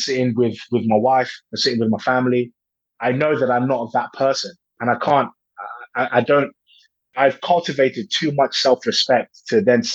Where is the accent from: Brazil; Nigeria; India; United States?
Nigeria; now in United Kingdom; Like I said, I come from Nigeria and I moved to England.